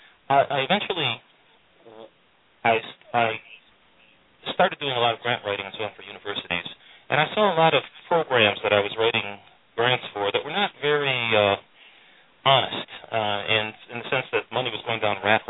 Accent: Detroit, Michigan, United States; I'm originally from Detroit, and I have the scar tissue to prove it.

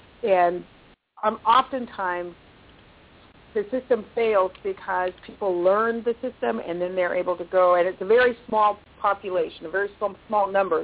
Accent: Seattle, Washington, United States; You know, I'm from Seattle, so that's a big deal there.

